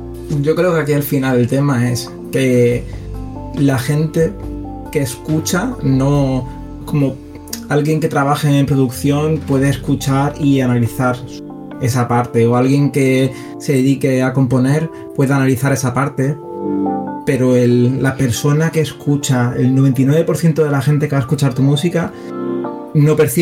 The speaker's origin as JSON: {"language": "Spanish", "town": "Seville", "region": "Andalusia", "country": "Spain", "said": "aparte soy de Sevilla, así"}